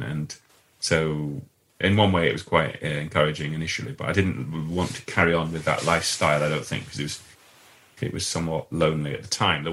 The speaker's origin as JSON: {"language": "English", "town": "Leeds", "region": "Yorkshire and the Humber", "country": "United Kingdom", "tie": "born or raised there", "said": "In Leeds, where I grew up in Leeds, yeah."}